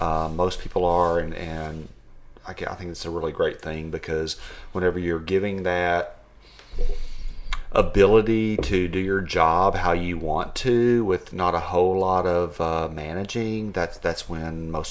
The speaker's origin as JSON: {"language": "English", "region": "Texas", "country": "United States", "said": "Yes, I'm from West Texas."}